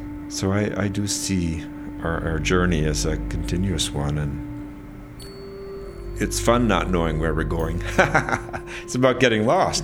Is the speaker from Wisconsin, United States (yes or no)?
yes; Wisconsin, United States; I've always been grateful for my roots in the Midwest, and the land in Wisconsin is so sacred, really.